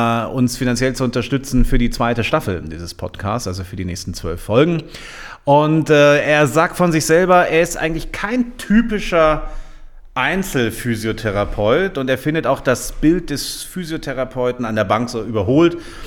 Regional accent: Wolfsburg, Lower Saxony, Germany; born there; Bin ja gebürtiger Wolfsburger und da ist man mit VW verbandelt

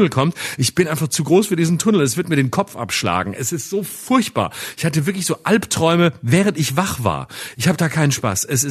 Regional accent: Baden-Württemberg, Germany; wir waren ganz oft im Europapark in Rust, weil er ja nicht so weit von meinem Heimatort weg

